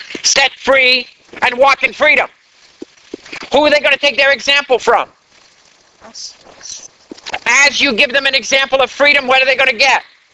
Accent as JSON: {"language": "English", "country": "Canada", "tie": "born or raised there", "said": "When I was growing up in Canada, I remember studying Canadian history."}